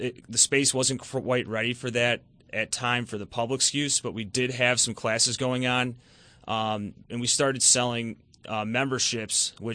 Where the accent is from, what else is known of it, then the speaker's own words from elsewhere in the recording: Chicago, Illinois, United States; now in Rochester, United States; I'm actually from Chicago, Illinois.